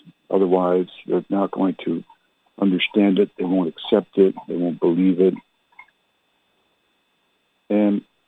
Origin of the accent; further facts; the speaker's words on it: Canada; also born or lived in Germany; now in United States; I was born and raised in Canada. I'm a U.S. citizen now, but I was in Canada from 1954 when I was born to 1971.